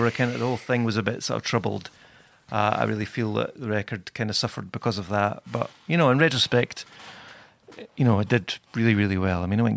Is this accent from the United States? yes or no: no; Scotland, United Kingdom; we're quite Scottish and reserved, I suppose.